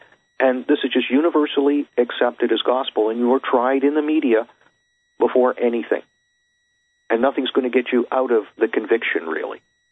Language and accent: English; Canada; being a Canadian on Canada Day, when political incorrectness was turning my country inside out backwards to something I never even recognized anymore from my youth